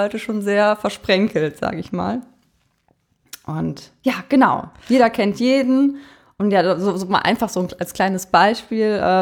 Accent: Eifel, Germany; Denn Jana und ich, wir kommen ja aus der Eifel.

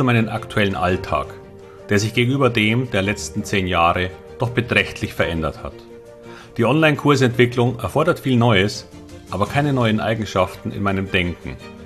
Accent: Munich, Bavaria, Germany; Ich wollte, obwohl Münchner, immer am Wasser wohnen

